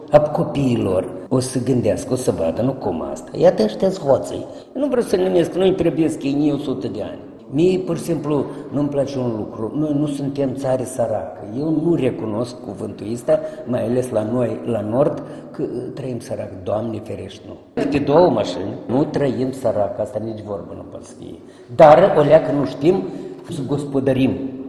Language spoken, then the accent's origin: Romanian; Largă, Briceni District, Moldova; Eu știu aici din satul meu natal largă.